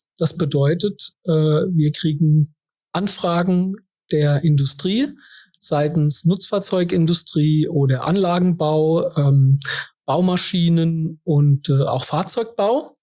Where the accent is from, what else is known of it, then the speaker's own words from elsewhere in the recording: Kaiserslautern, Rhineland-Palatinate, Germany; Ich bin gebürtiger Kaiserslauterer. Das heißt, wir sitzen hier ganz in der Nähe des Instituts.